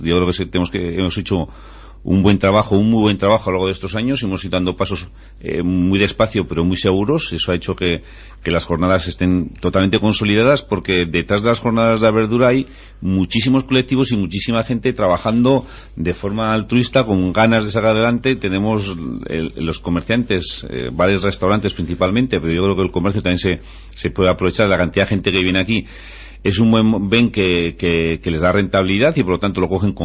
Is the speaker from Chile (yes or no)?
no; Tudela, Navarre, Spain; no saben por qué otras cosas somos conocidos Tudela